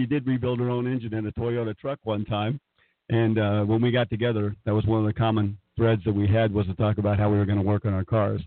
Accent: Kentucky, United States; moved away as an adult; Well, Kelly, originally I was born in Kentucky. Spent about 17 years there before leaving and going out to the service.

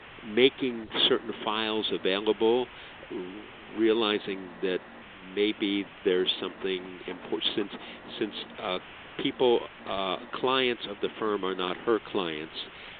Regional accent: Hudson, New York, United States; ultimately to Hudson, New York, again, my hometown.

